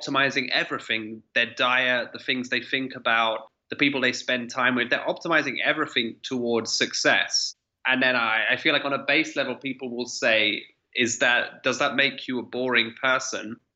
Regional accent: England, United Kingdom; I'm English. I spoke in English.

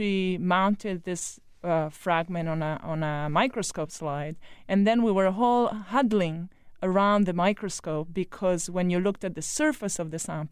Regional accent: Italy; my home country, Italy.

